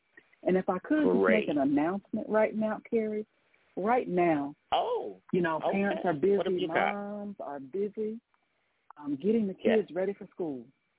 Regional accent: Ohio, United States; I did as well, because I grew up in Ohio, and so did we

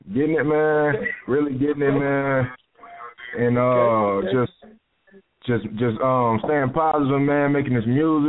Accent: Little Rock, Arkansas, United States; I'm from Little Rock, Arkansas, man. You know what I'm saying? I was raised in the hood, born in the hood, you know what I'm saying, 12th Street. And we come from the slums

